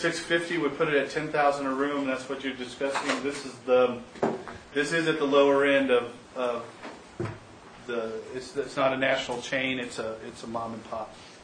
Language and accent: English; Kansas City, Missouri, United States; now in Olathe, United States; I'm from Kansas City.